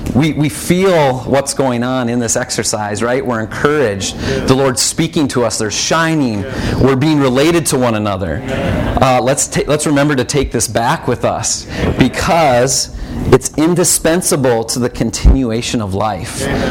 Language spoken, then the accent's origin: English; Fargo, North Dakota, United States; I am from Fargo, North Dakota.